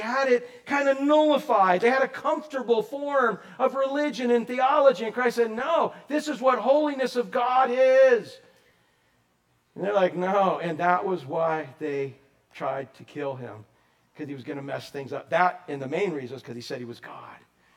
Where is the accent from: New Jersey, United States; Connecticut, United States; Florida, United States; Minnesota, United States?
Florida, United States; Orlando; growing up in Orlando, before there was concrete, and we had jealousy windows